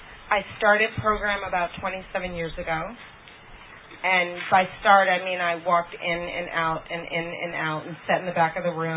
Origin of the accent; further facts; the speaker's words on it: Brooklyn, New York, United States; So I grew up in Bed-Stuy, Brooklyn, the youngest of three girls. I lived under the poverty line.